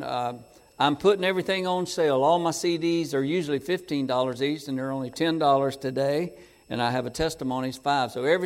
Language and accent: English; Carthage, North Carolina, United States; I'm from Carthage, North Carolina, and it's right next to Pinehurst, North Carolina, where they have the U.S. Golf Open tournaments and things like that. It's about an hour south of Raleigh.